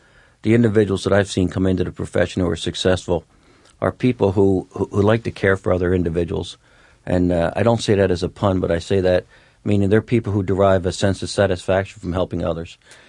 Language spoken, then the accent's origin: English; New Jersey, United States; and I came from New Jersey because I thought so much of the school.